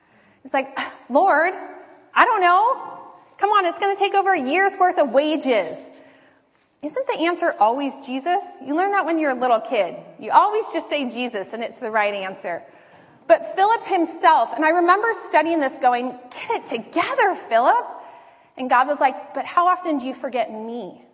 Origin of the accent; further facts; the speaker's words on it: Encinitas, California, United States; I'm from Encinitas.